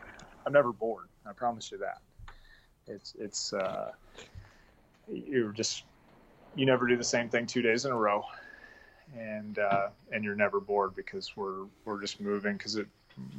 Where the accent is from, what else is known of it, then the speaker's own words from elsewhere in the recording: Iowa, United States; I grew up in Iowa.